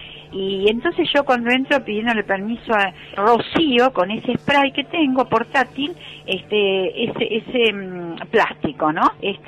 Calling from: Buenos Aires, Argentina; de la Ciudad de Buenos Aires.

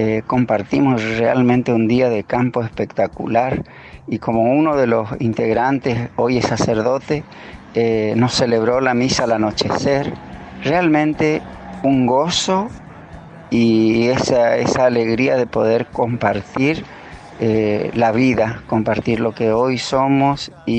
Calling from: Resistencia, Chaco, Argentina; de Resistencia.

